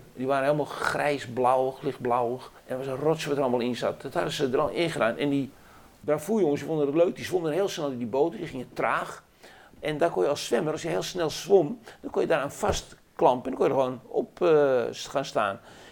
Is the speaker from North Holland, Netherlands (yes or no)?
yes; Amsterdam, North Holland, Netherlands; en getogen op de Zeeburgerdijk 141. Ook echt daar geboren. Gewoond heb ik in het huisje op 141 met een tuin uitkijkend op het Lozingskanaal. En daarna een x-aantal huizen verder richting het Flevopark op 185.